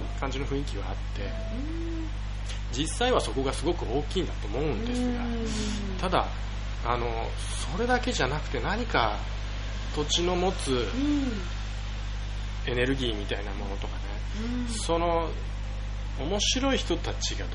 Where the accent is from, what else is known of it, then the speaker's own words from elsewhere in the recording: Yokohama, Kanagawa, Japan; 出身はあの元々はなんていうか横浜市港北ニュータウンとなって、